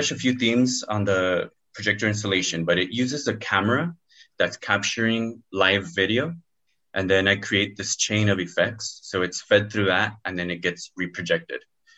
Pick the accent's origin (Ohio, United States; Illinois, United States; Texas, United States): Texas, United States; El Paso; Well, I was born and raised here in El Paso. I'm 35 now.